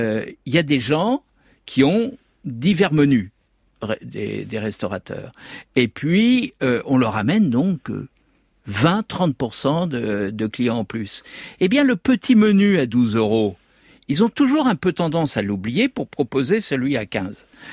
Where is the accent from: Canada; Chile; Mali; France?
France; je suis français